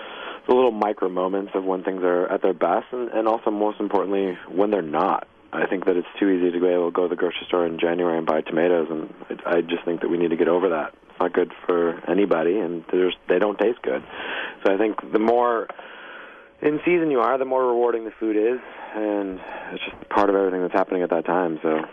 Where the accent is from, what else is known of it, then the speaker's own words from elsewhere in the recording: Waterford, Wisconsin, United States; also born or lived in Racine; I grew up around farms all over the place in Wisconsin. I was born in Racine and grew up in the Waterford area. I went to school in Union Grove.